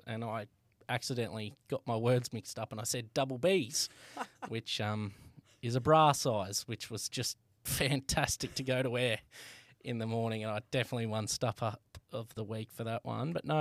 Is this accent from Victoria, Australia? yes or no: yes; Colac, Victoria, Australia; I've growing up in Colac, like, it's just a beautiful town.